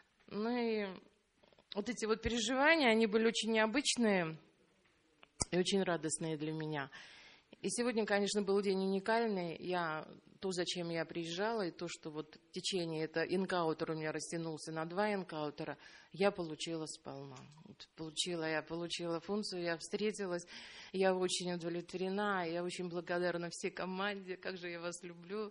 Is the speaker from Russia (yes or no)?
yes; Saint Petersburg, Russia; из Санкт-Петербурга.